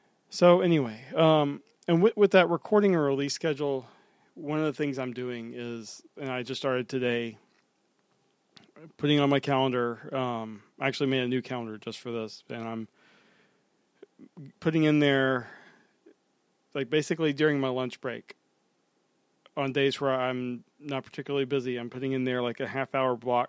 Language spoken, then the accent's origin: English; the South, United States; I'll do truncate silence because I talk really slow because I'm from the South.